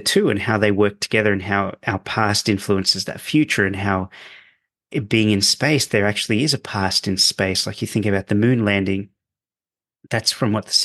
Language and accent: English; United States; accent: American; That's my American accent.